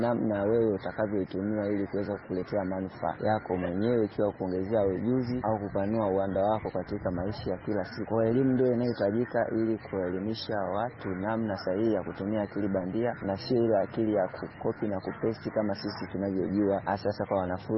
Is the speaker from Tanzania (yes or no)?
yes; Dar es Salaam, Tanzania; natokea Mabibo, Dar es Salaam.